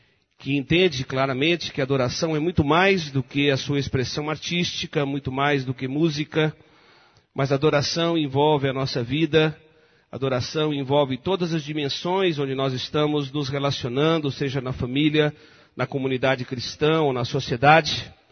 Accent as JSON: {"language": "Portuguese", "town": "Limeira", "region": "São Paulo", "country": "Brazil", "tie": "born or raised there", "said": "Eu fui criado em Limeira, no interior, pertinho de Coreto, ouvindo as bandas."}